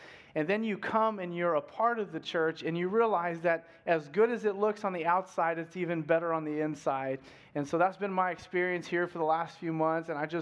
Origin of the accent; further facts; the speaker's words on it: Bakersfield, California, United States; moved away; We just moved from Bakersfield 3 months ago. And so whenever we tell people we're from Bakersfield, we then follow it up and tell them that we've heard all the jokes.